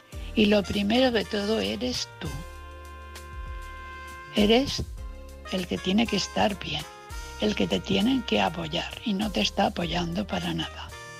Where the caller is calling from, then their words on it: Valencia, Valencian Community, Spain; de Valencia.